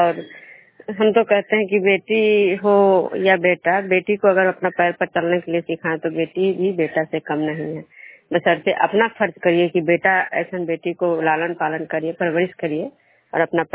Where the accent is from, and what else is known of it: Vishnupur, Bihar, India